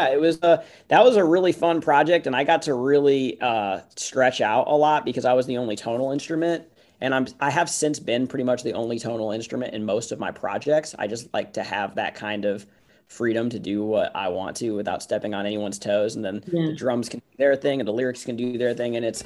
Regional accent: Santa Fe, New Mexico, United States; also born or lived in Costa Rica; I grew up in Santa Fe, New Mexico

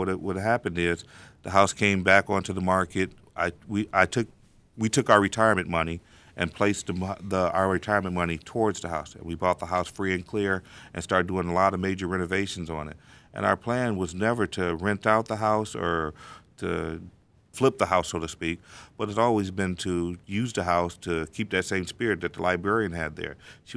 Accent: Detroit, Michigan, United States; now in Lansing, United States; I'm originally from Detroit. My wife's from Kalamazoo, and this was a place that we conscientiously chose to live at.

